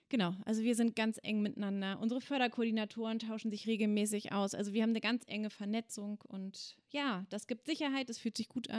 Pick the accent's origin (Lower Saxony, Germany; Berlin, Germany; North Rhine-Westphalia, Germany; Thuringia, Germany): Lower Saxony, Germany; Duderstadt; Ich komme ganz ursprünglich aus Duderstedt bei Göttingen. Dort bin ich geboren worden und groß geworden, habe dort mein Abitur gemacht, bin dann nach Hildesheim gegangen zum Studium.